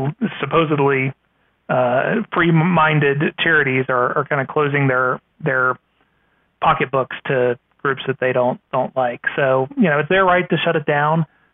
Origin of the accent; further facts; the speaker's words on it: Virginia, United States; My home state of Virginia is arguing it as well as several others are as well.